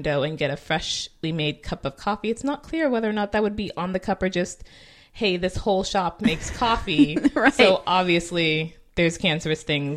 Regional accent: California, United States; And we're from California

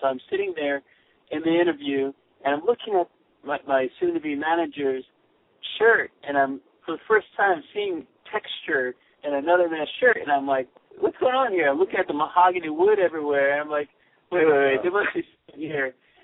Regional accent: Maryland, United States; also born or lived in Washington, D.C.; I was born in Washington, D.C., Chocolate City. I was raised in Maryland

